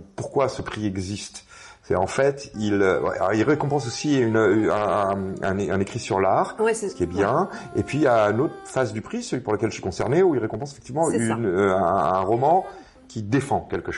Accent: Brittany, France; je suis breton

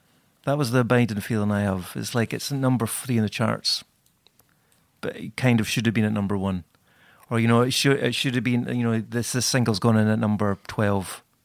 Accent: Scotland, United Kingdom; we're quite Scottish and reserved, I suppose.

